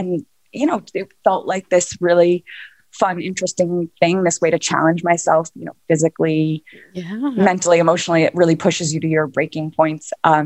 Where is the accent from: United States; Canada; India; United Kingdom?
United States; New York City, New York; I was born and raised in Manhattan.